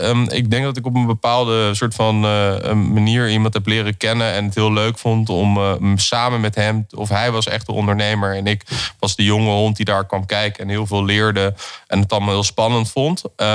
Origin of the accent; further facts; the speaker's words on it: Amsterdam, North Holland, Netherlands; Ik ben zelf Amsterdammer, ook geboren aan de gracht. De rondvaarten komen langs het ziekenhuis waar ik ben geboren, aan de Prinsengracht, ons lieve vrouw, gasthuis.